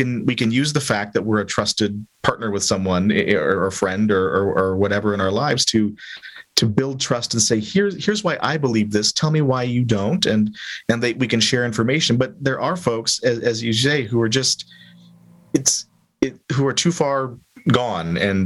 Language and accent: English; Minnesota, United States; Like, I'm from Minnesota, right? So I'm a Minnesota Vikings fan.